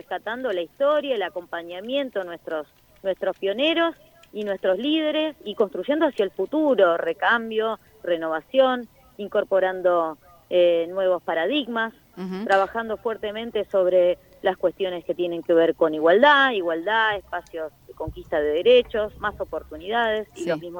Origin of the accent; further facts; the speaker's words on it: Neuquén, Argentina; also born or lived in Buenos Aires; soy neuquina, estudié en Buenos Aires y regresé a Neuquén, a mi ciudad, en el año 2006